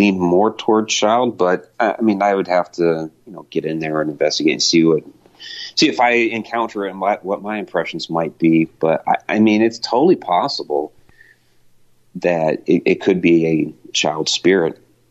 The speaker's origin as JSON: {"language": "English", "region": "Ohio", "country": "United States", "said": "Yeah, absolutely. I'm originally from Ohio."}